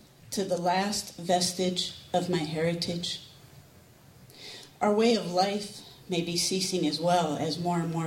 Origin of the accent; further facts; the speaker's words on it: Harkers Island, North Carolina, United States; When I grew up on Harker's Island, there were 4 fish houses, 7 scallop houses, and everybody lived out of the water.